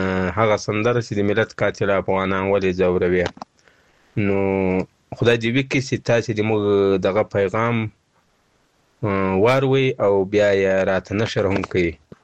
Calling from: Paktika, Afghanistan; د پکتیکا دی ولایت د وازیخه د ولسوالۍ تورابین د کلی اوسیدونکو يم.

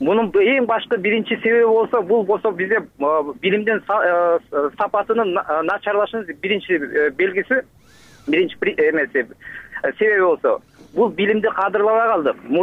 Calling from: Bishkek, Kyrgyzstan; Мен Бишкектен болом … 20 жылдан бери мугалим болуп иштеймин

